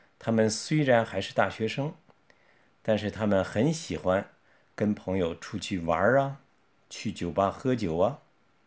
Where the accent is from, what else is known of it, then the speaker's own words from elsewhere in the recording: Nanjing, Jiangsu, China; moved away as an adult; now in Paris, France; 我是南京人，1990年来到法国巴黎。